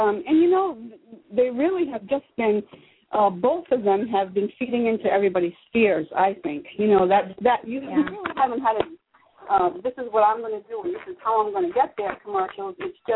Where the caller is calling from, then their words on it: Rhode Island, United States; Hi, Jessica. … in Rhode Island, and I just want to say hi to my friend Paul in Atlanta, Georgia.